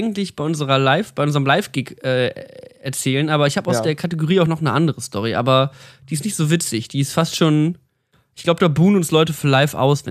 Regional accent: Berlin, Germany; Ich komme aus Berlin, da gibt es 4 Millionen.

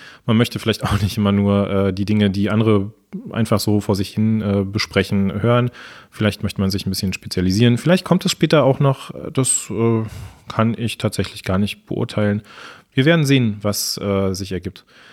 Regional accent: Berlin, Germany; Ich komme aus Berlin, bin Baujahr 85, Vater eines Sohnes, der jetzt gerade in die Schule gekommen ist, verheiratet.

